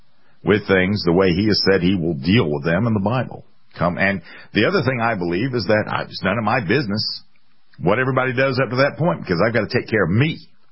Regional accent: United States; As an American, I have my right to choose what I will and will not say

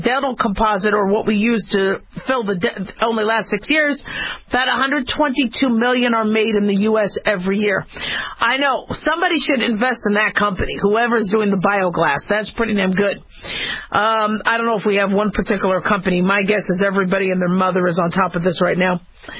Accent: Nevada, United States; Those of us in Nevada, my hometown, thank you.

